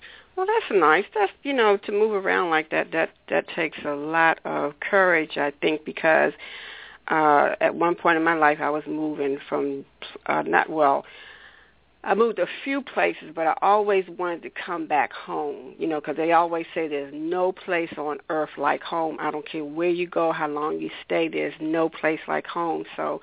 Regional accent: Washington, District of Columbia, United States; now in Maryland, United States; I was basically born and raised in Washington, D.C., and I've been living in Maryland for maybe about 13, 14 years now.

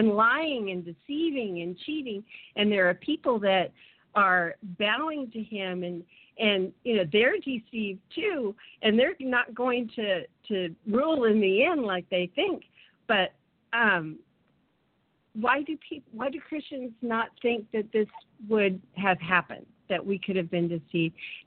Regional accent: Santa Barbara, California, United States; I grew up in Santa Barbara, and I used to look at the oil platforms

